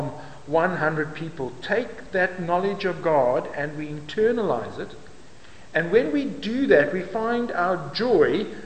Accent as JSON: {"language": "English", "country": "South Africa", "said": "I'm a British South African."}